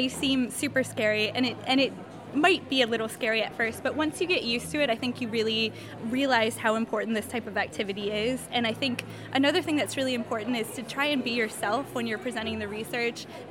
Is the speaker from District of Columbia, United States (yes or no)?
yes; Washington, District of Columbia, United States; now in Edinburgh, United Kingdom; I'm from Washington, D.C. originally, and I'm a student at the University of Edinburgh